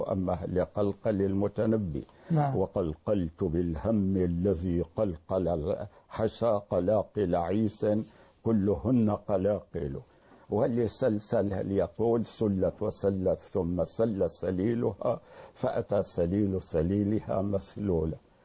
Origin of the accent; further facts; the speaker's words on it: Damascus, Damascus Governorate, Syria; سنة 1952 كان عندنا في دمشق